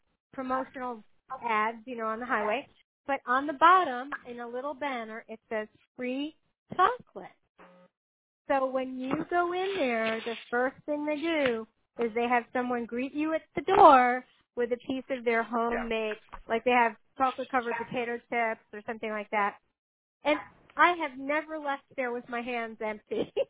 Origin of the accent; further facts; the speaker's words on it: New York, United States; now in Oklahoma, United States; I'm a New Yorker who lives in Oklahoma.